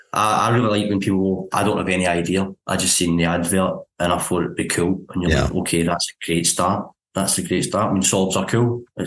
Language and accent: English; Scotland, United Kingdom; well, I'm Scottish first and Japanese second then, because my English is terrible, let alone my Japanese.